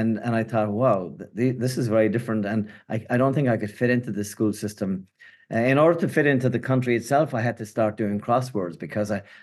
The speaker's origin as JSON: {"language": "English", "country": "Ireland", "accent": "Irish", "moved": "yes", "said": "I'm from Ireland originally. You can tell from my accent. I've been here longer than there, yet the accent stays."}